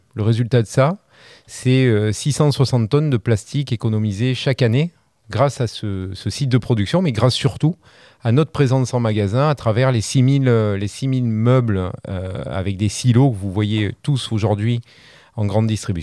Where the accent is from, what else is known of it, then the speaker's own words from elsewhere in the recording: Carpentras, Provence-Alpes-Côte d'Azur, France; Je suis originaire de Carpentras